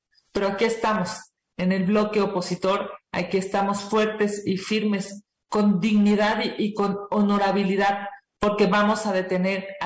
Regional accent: Mexico; Por supuesto que la mañanera de hoy ha sido de las peores que hemos tenido que vivir como mexicanos.

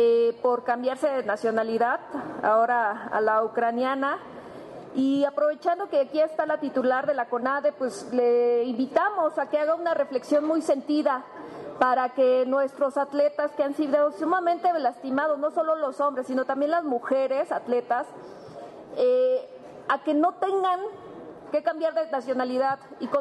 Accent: Mexico; Somos gente trabajadora, somos mujeres luchadoras, somos mexicanas comprometidas.

